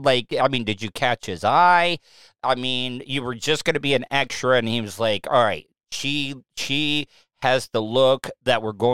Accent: Florida, United States; Oh, living here in Florida, like when I tell people, oh yeah, I'm born and raised in Florida.

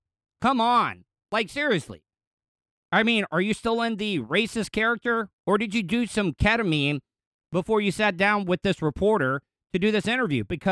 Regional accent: the South, United States; Look, I've never known any in the Klan, but I grew up in the South.

